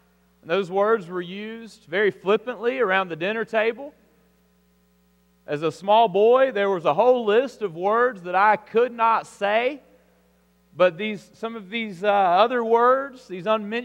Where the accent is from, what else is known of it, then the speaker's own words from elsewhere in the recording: Alabama, United States; I would say that in my particular city where I grew up in South Alabama, it was probably close to half and half as far as white and African American population.